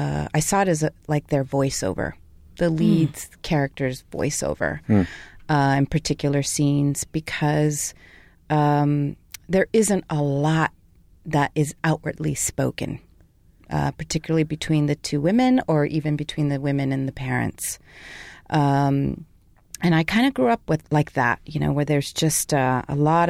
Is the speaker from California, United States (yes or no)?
yes; California, United States; I think that's what I heard growing up in the Bay Area